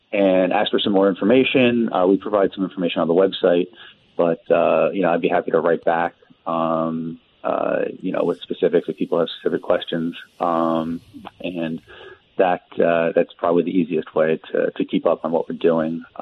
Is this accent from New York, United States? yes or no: yes; New York City, New York, United States; I am an American. That is always the next question. I grew up in New York City, but I came up there and had a great time, actually.